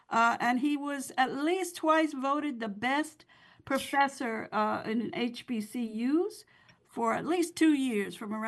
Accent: New York City, New York, United States; Yeah, so anybody, and of course I'm from New York City, riding on those subways.

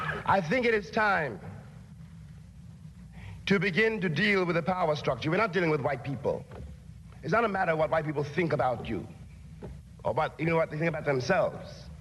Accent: Harlem, New York, United States; born or raised there

